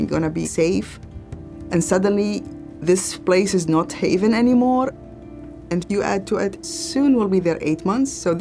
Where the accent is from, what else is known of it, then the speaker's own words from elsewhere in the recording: Baghdad, Baghdad Governorate, Iraq; moved away; I'm originally from Baghdad, Iraq, and I came as a refugee.